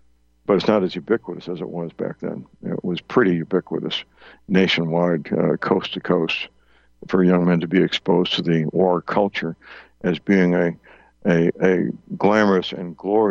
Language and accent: English; United States; That's just who we were at that time, growing up in the United States in the 1950s and early 1960s.